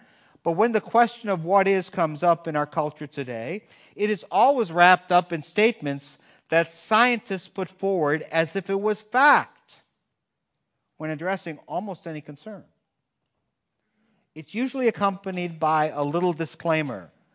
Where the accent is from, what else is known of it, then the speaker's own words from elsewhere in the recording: Germany; accent: German; English is a second language; I get to say that with my German accent. It could make me actually sound smarter than I am.